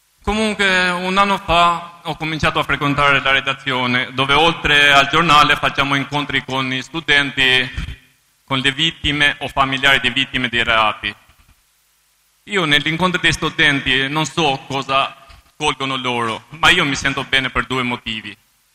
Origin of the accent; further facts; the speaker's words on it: Albania; Italian is a second language; moved away as an adult; now in Italy; sono arrivato in Italia dall'Albania nel 1996.